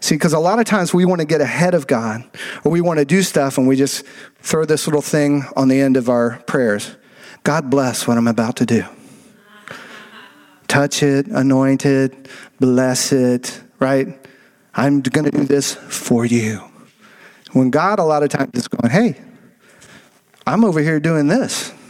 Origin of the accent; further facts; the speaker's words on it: the South, United States; Now, when I grew up in the Bible Belt, you simply went to church because it was Sunday, right?